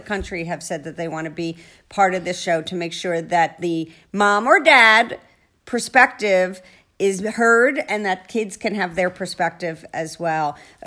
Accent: New York, United States; accent: New York; You making fun of my New York accent?

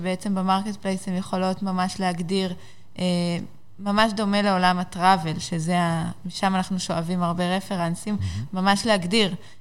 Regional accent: Regba, Northern District, Israel; מהצפון, אני במקור מהגליל, כולנו צפוניים

